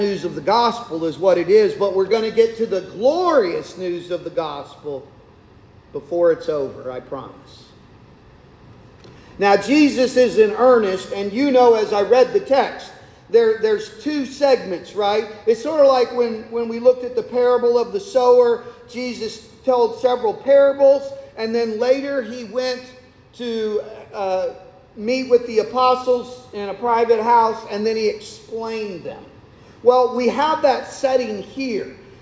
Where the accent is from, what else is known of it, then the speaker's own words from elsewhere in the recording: Ireland; But anyway, I'm Irish. I blame it on that.